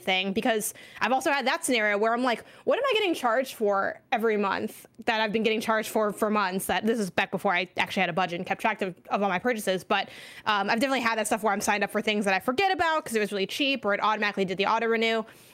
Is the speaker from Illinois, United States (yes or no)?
yes; Chicago, Illinois, United States; And then I'm from Chicago, Illinois specifically.